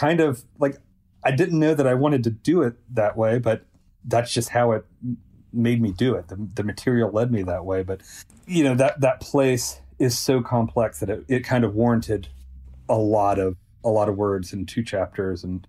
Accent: Selmer, Tennessee, United States; this stretch of highway between Selmer, Tennessee, which is my hometown, and Adamsville, Tennessee.

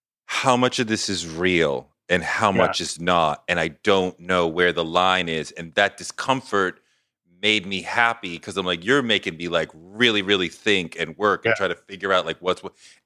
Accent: Randolph, Massachusetts, United States; I grew up right next to Braintree. It's called a town called Randolph.

